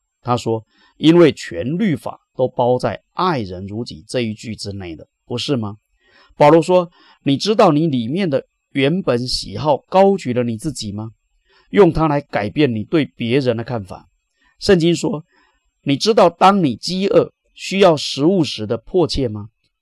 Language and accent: Chinese; United States; 我们美国人开口闭口都是自由